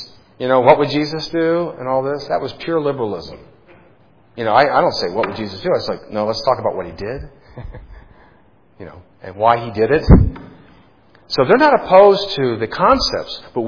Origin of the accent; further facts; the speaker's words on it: United States; I'm an American. Look how, I was born in 1955. Oh, goodness, look at how this country's changed in the last 60 years.